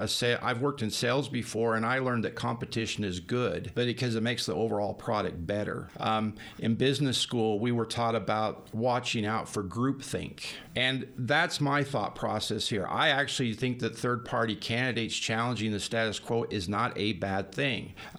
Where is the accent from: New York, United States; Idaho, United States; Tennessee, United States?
Idaho, United States; Pocatello; I was born and raised in Pocatello. I did live outside of the state for a number of years out of high school.